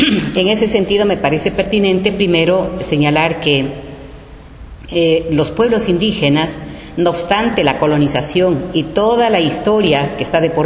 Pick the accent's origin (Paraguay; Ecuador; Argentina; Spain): Ecuador; Mi saludo en la lengua de mi pueblo originario, Quichua del Ecuador.